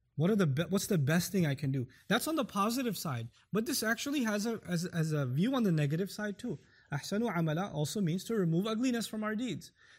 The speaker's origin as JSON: {"language": "English", "country": "Pakistan", "said": "This hits me in a different way because of me being Pakistani."}